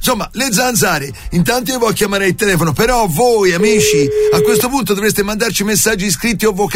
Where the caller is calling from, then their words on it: Florence, Tuscany, Italy; sono tornato ora qui nella zona e sono fiorentino d'origine, non credo si senta